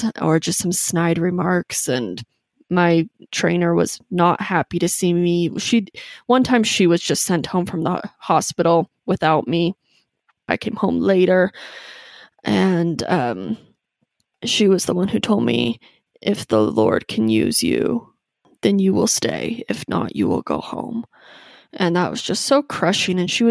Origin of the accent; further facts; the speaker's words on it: Coeur d'Alene, Idaho, United States; I'm from Coeur d'Alene, Idaho, so I was in the Spokane airport.